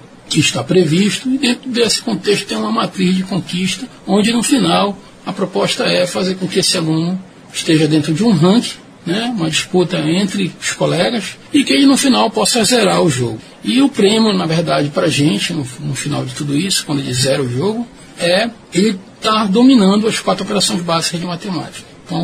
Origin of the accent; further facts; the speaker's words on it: Pará, Brazil; E nós, como paraenses